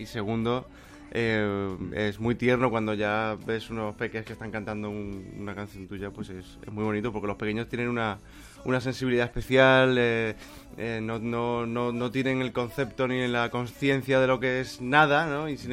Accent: Málaga, Andalusia, Spain; he estado con mi familia en Málaga también, que necesitaba volver a mi tierra, a mi casa, con los míos

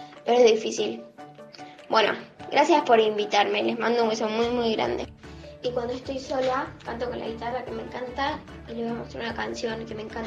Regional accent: Buenos Aires, Argentina; soy de Buenos Aires

